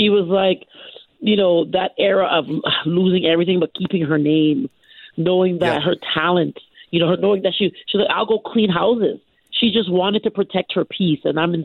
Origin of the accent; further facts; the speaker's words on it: Canada; I'm Canadian. I'm a born and raised Canadian.